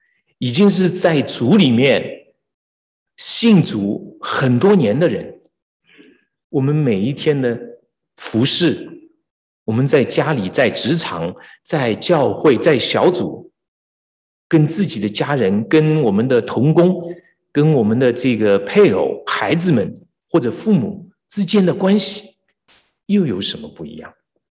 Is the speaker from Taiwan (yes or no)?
no; China; 我们从大陆来的就知道这个字，台湾怎么讲？